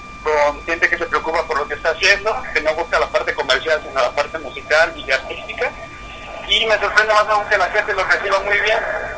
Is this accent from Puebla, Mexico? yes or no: no; Chiapas, Mexico; now in Xalapa, Mexico; Yo soy de Chiapas